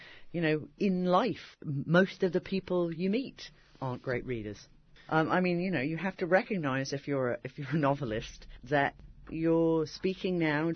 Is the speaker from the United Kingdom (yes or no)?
yes; England, United Kingdom; I think any person born and raised in England has a very heightened sensitivity to class issues.